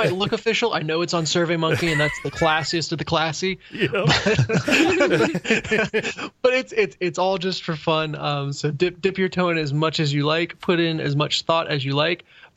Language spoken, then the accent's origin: English; Cincinnati, Ohio, United States; oh, I'm from Cincinnati